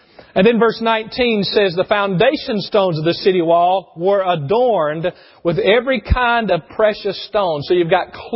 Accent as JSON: {"language": "English", "town": "Lawrenceburg", "region": "Tennessee", "country": "United States", "tie": "born or raised there", "said": "I grew up in Lawrenceburg, Tennessee, which is meaningless, but there's a square there."}